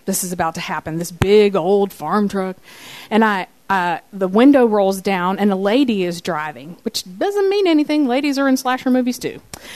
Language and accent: English; Florida, United States; now in Loveland, United States; I have on flip-flops. I'm from Florida. I wear them all year.